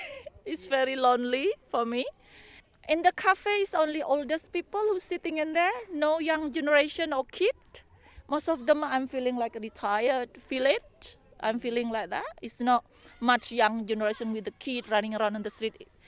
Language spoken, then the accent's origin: English; Indonesia; English is a second language; moved away as an adult; now in United Kingdom; I'm from Indonesia. I end up in Kasemen. Of course, I married a gentleman from England who stay in Kasemen. What do you call, move from England. I arrived 2005. It's really, really remote